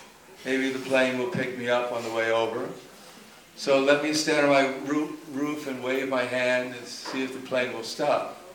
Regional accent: Zurich, Switzerland; English is a second language; Really, I'm from Zurich myself.

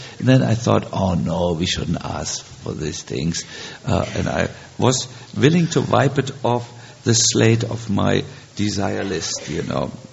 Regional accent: Germany; English is a second language; You know, we are from Germany. We are a little intense by nature.

